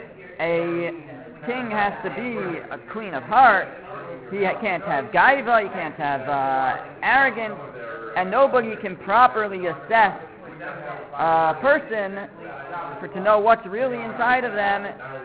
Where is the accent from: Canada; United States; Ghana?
Canada; I'll use the excuse that I'm Canadian, although I don't know Canadian law so well either